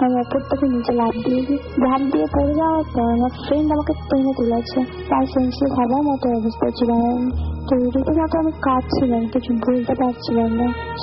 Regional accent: Jalpaiguri, West Bengal, India; now in Kolkata, India; ঘটনাটি ঘটেছিল আমার হোম টাউন জলপাইগুড়িতে, আমি কলকাতায় স্টাডি কারণে আছি

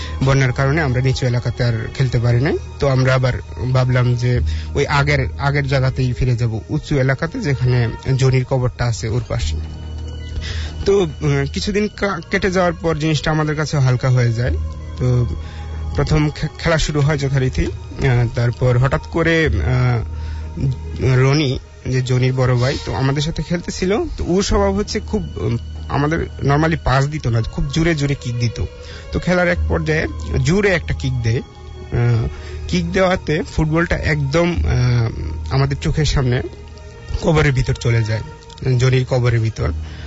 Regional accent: Tengatila, Sylhet Division, Bangladesh; now in Dhaka, Bangladesh; এসেছি আমতলী মহাখালী থেকে। আমার দেশের বাড়ি হচ্ছে সুনামগঞ্জ জেলার টেঙ্গাটিলা গ্রামে। তো আমার জন্ম, স্কুল জীবন ওইখানেই কাটে।

